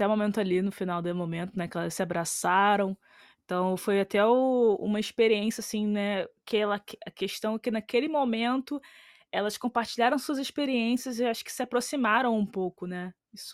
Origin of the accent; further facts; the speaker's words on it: Rio de Janeiro, Brazil; É, eu sou carioca, né?